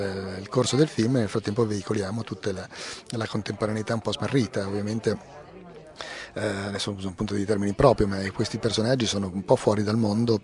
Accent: Varallo, Piedmont, Italy; born there; sono nato in montagna, sono nato a Varallo e fin da piccolo vado lì

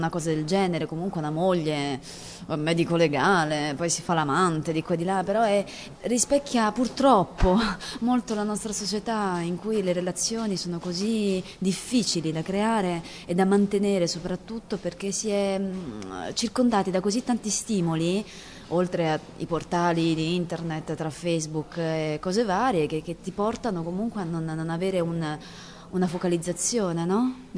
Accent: Japan; non sono innanzitutto italiana. Ho i tratti somatici orientali perché sono giapponese

